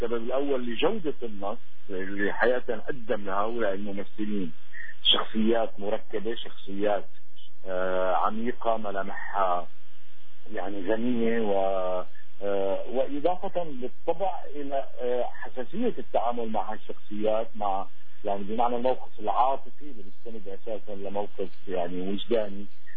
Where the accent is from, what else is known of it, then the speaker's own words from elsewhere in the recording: Quneitra Governorate, Syria; انا اساسا انتمي لاحدى مدن الجولان اللي ما زالت يعني مدينتي مدينة سيق ما زالت حتى اليوم يعني محتلة